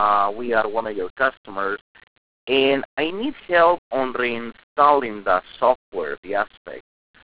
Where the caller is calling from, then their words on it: Scottsdale, Arizona, United States; I'm calling from the Pinnacle Peak Generalist Store in Scottsdale, Arizona.